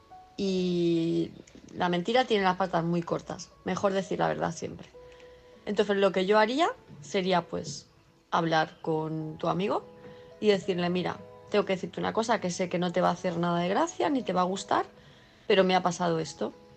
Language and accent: Spanish; Palma de Mallorca, Balearic Islands, Spain; de Palma de Mallorca, ya me conocéis.